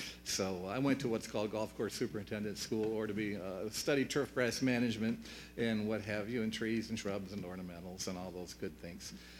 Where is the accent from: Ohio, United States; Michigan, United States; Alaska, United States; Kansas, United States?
Ohio, United States; Painesville; also born or lived in Mentor; But I was born in Painesville, and I guess we lived in Mentor for a couple of years